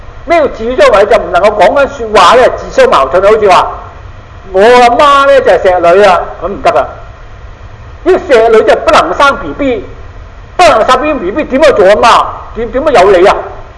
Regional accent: Guangdong, China; 即係我哋廣東人，我中國人

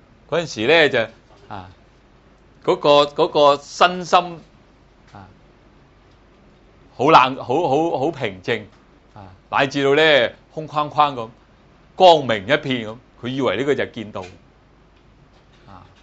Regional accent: China; 呢個唔係我哋中國人修止觀咧，好多時咧就有時咧混淆咗嘅，唔係咁清楚。

